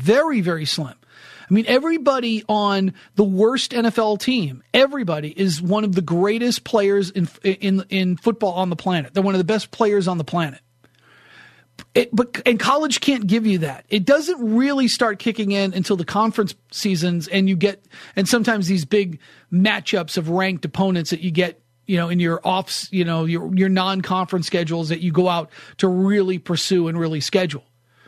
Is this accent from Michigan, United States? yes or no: no; New Hampshire, United States; I've loved it since I was a kid. And again, I grew up in New Hampshire where I didn't really get to go experience that.